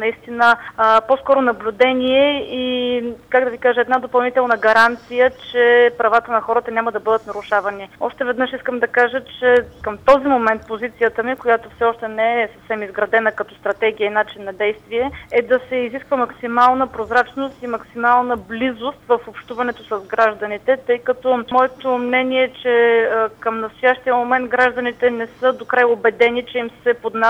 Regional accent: Stara Zagora, Stara Zagora Province, Bulgaria; аз съм родена в центъра на Стара Загора и цял живот съм живела тук

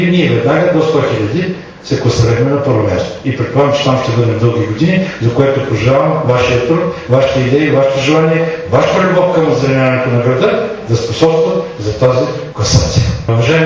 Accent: Haskovo, Haskovo Province, Bulgaria; когато аз бях студент, много от студентите, които бяхме от тук, всеки някак се сливаше да каже, че е от Хасково.

